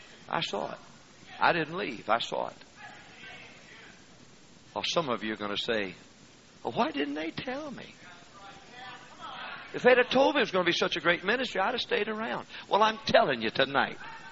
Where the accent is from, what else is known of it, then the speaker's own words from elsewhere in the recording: the South, United States; born there; Hey, I was born in the South.